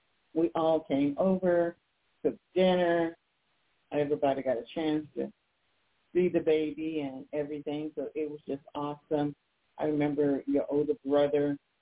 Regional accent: Columbia, Tennessee, United States; born there; I was born in Columbia, Tennessee, to the parents

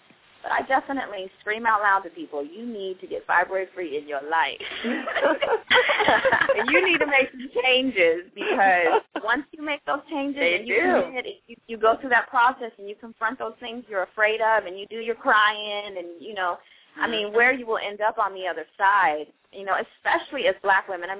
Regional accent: California, United States; I'm from California. It's like I eat Mexican food, you know.

